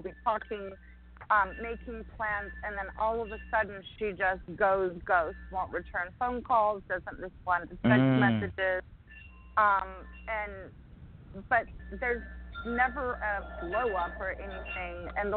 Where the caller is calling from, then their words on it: Florida, United States; I'm calling from Florida.